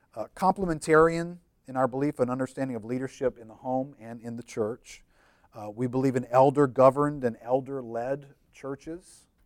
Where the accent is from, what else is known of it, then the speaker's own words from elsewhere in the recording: New Orleans, Louisiana, United States; I'm the senior pastor of a church in New Orleans called Lakeview Christian Center. I grew up in New Orleans.